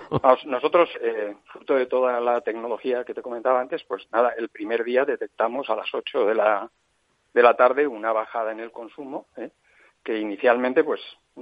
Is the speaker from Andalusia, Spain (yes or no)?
no; Valencia, Valencian Community, Spain; yo soy de Valencia, pero … viene de Teruel.